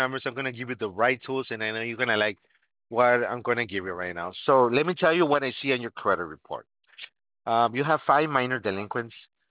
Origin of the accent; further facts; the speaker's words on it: Arizona, United States; I'm from Arizona. I'm not there right now, but I do miss it. I lived many, you know, for a lot of years there in Flagstaff.